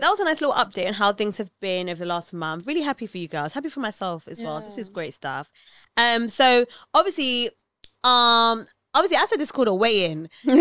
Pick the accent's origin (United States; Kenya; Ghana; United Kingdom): Kenya; So I'm Kenyan. But yeah, I'm Kenyan.